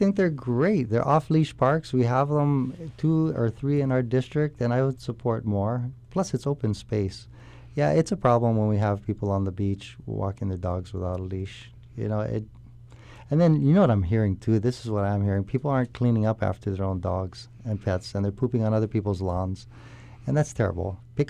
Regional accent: Hawaii, United States; all born and raised here. My dad was born and raised here. And his mom was born and raised here, being Native Hawaiian. But I'm the only one left in my family still here.

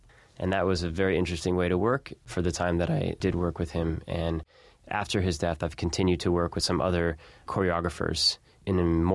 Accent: Miami, Florida, United States; also born or lived in Cleveland; now in New York, United States; Well, I was born in Cleveland, and I grew up in Miami, and now I live in New York.

